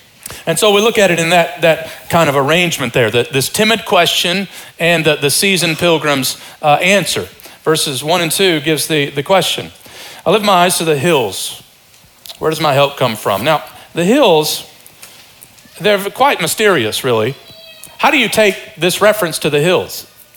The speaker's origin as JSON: {"language": "English", "region": "Kentucky", "country": "United States", "tie": "born or raised there", "also_born_or_lived": "Detroit / New Orleans", "said": "Now, some of you know I was born in Detroit and then we grew up in Eastern Kentucky and then I lived in New Orleans, three places where people take mission trips."}